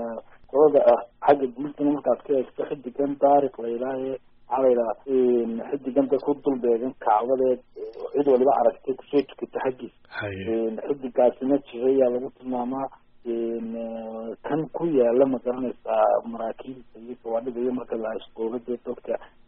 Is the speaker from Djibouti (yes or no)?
no; Balligubadle, Maroodi Jeex, Somalia; born there; waxaan ku dhashay nawaaxiga Hargeysa khaas ahaan magaalada la yidhaahdo Beligubadle